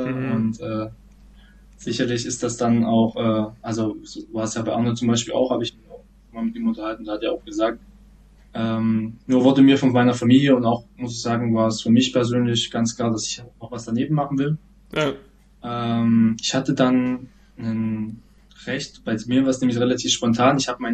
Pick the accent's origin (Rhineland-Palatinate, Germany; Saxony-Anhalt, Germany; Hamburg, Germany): Saxony-Anhalt, Germany; Nebra; ich bin in Nebra zur Schule gegangen und dann bin ich aufs Burgenland-Gymnasium, hatte glaube ich auch nicht auch so gesagt, gewechselt in Laucha